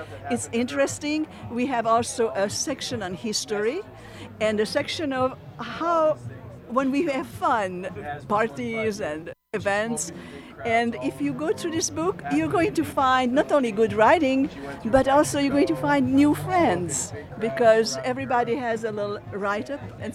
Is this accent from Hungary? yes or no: yes; Hungary; born there; English is a second language; moved away; also born or lived in Paris, France; I was born in Hungary. And after the revolution, we went to France. And in France, in Paris, when I know 50 words